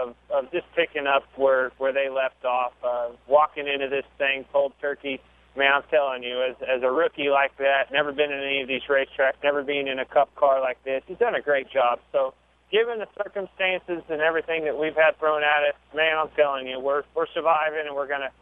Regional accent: Emporia, Kansas, United States; In my hometown in Emporia, Kansas, we are going to be raising a lot of funds for these athletes, their coaches, their staff.

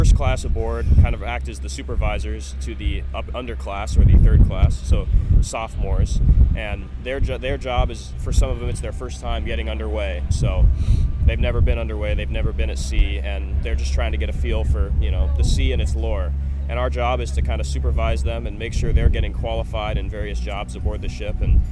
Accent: California, United States; So I started out, I'm originally from California, so it's great to be back.

